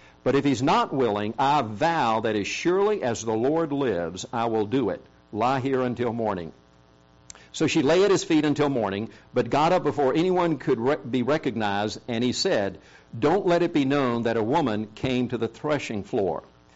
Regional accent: South Korea; I grew up in Korea, and in the 50s and 60s, during the harvest time, there was a lot of festivity that went on.

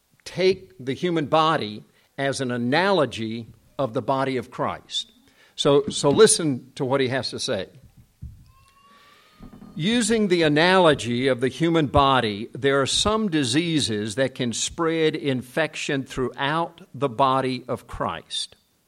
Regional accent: Gwangju, South Korea; Where I grew up in Korea was the city of Gwangju, and we lived on a little hill with some other missionaries in the area.

